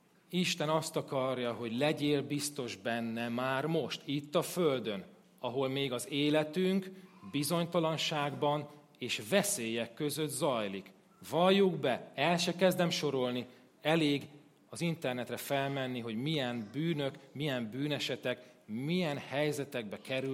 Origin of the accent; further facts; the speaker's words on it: Hungary; elkezdett csipkelődni, amikor megtudta, hogy magyarok vagyunk